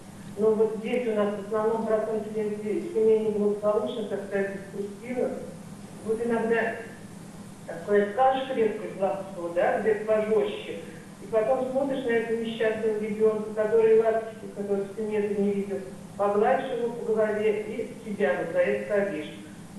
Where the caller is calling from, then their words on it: Nizhny Novgorod Oblast, Russia; Здравствуйте. … из Нижегородской области.